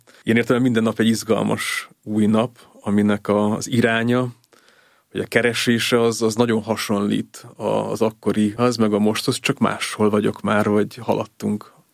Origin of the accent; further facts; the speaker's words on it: Budapest, Hungary; a jezsuitákhoz jártunk a templomba gyerekként, itt nőttem föl Budapesten a Mária utcai templomunkba